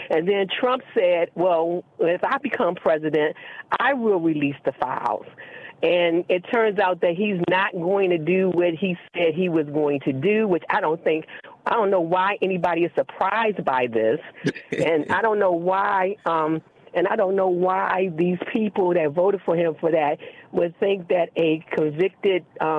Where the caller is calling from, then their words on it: Baltimore, Maryland, United States; in Baltimore.